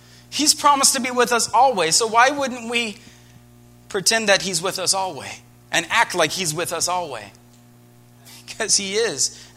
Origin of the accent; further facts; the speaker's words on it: United States; which makes it really awkward as an American.